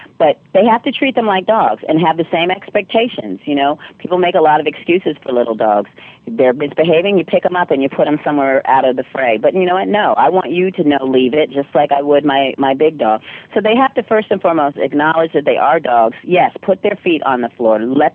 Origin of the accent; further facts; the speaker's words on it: Virginia, United States; You know, I'm from Virginia. Andrew and I hang out inside in the air conditioning.